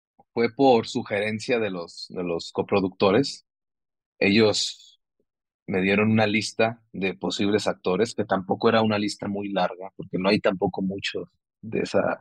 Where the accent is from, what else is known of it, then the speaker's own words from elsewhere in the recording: Tijuana, Baja California, Mexico; porque yo soy de Tijuana